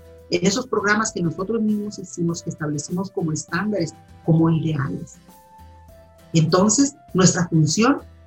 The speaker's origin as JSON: {"language": "Spanish", "town": "Pabellón de Arteaga", "region": "Aguascalientes", "country": "Mexico", "tie": "born or raised there", "also_born_or_lived": "San Luis Potosí", "said": "Nací aquí en Aguascalientes, pero en realidad vivíamos en San Luis Potosí. A la edad de 6 años ya nos venimos a vivir aquí a Aguascalientes. No precisamente a Aguascalientes, sino a Pabellón de Arteaga, Aguascalientes."}